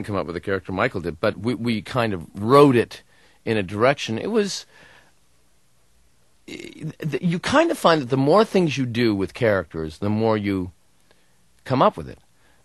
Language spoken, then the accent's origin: English; Hamilton, Ontario, Canada; growing up in Hamilton, Ontario, Canada